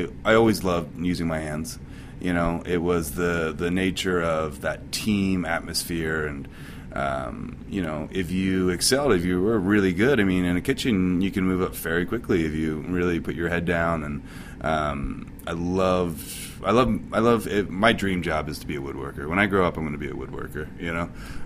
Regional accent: New Jersey, United States; Yeah, South Jersey, like 30 minutes south of Philly.

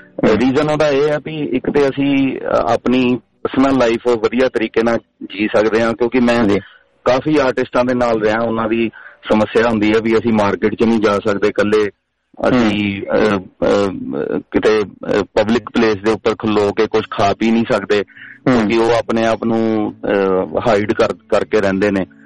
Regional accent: Amritsar, Punjab, India; ਮੈਂ ਅੰਮ੍ਰਿਤਸਰ ਤੋਂ ਬਿਲੋਂਗ ਕਰਦਾ

